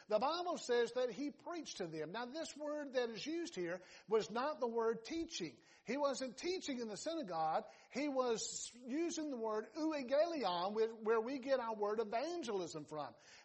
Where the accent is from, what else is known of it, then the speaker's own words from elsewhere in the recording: Georgia, United States; accent: Southern; also born or lived in Alabama; Now, I have two languages. One is English and one is Southern. I was born in Alabama and raised in Georgia.